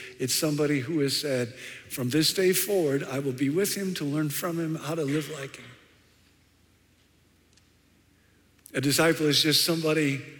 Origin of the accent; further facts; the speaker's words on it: Rockford, Illinois, United States; I grew up in Rockford, Illinois, in a Swedish family, in a Baptist church, in a Midwestern town.